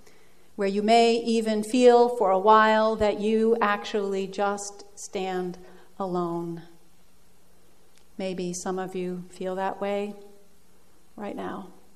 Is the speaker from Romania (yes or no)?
no; Netherlands; now in United States; I'm Dutch, I'm American